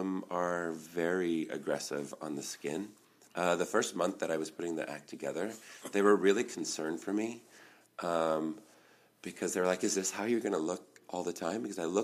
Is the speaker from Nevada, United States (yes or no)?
yes; Las Vegas, Nevada, United States; born and raised in Las Vegas, what? Like, a Vegas native is now going to be, you know, in a Cirque du Soleil show, acrobat